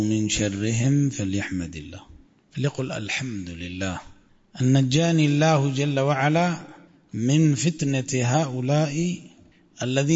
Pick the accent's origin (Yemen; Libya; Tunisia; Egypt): Libya; في بلادنا ليبيا